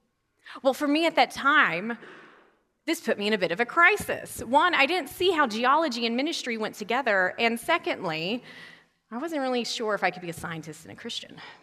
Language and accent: English; Tennessee, United States; now in Washington, United States; I'm coming to you by Washington, D.C., but I grew up in East Tennessee, and so it is really wonderful to be back here in the South together.